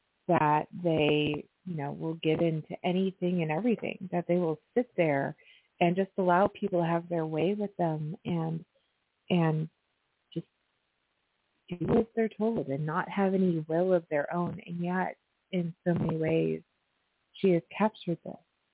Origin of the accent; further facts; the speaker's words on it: Pacific Northwest, United States; So often I listen, I'm from the Northwest.